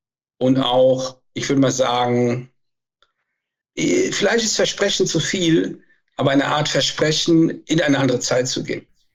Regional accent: North Rhine-Westphalia, Germany; Da, wo ich herkomme, zwischen Köln und Aachen, dort sind, seitdem ich denken kann, Dörfer umgesiedelt worden

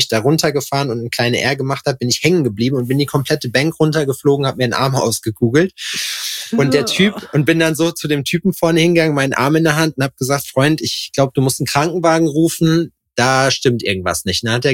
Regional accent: Schalksmühle, North Rhine-Westphalia, Germany; Ja, dann kannst du ja mit Schalksmühle was anfangen.

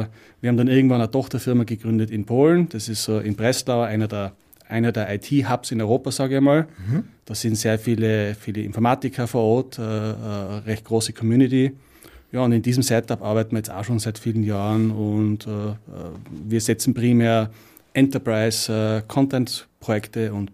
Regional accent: Tyrol, Austria; ich kann es eh nur eine halbe Sekunde verbergen, ich komme aus Tirol.

